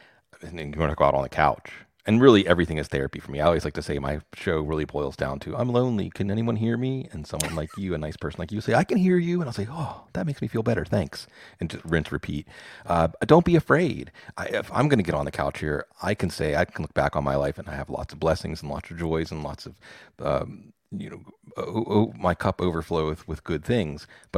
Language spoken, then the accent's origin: English; Pittsburgh, Pennsylvania, United States; I'm from Pittsburgh.